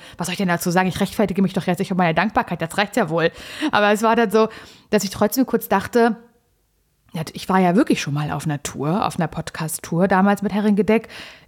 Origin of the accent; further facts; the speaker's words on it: Berlin, Germany; Wir kommen eigentlich auch aus Berlin, so wie ihr.